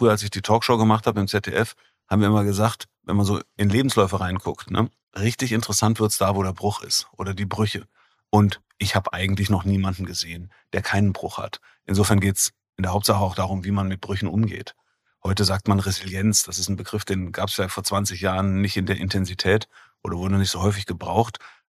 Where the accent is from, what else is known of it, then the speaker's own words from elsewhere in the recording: Bonn, North Rhine-Westphalia, Germany; da ich groß geworden bin in Bonn, da spielte Mittagsruhe immer noch eine Rolle.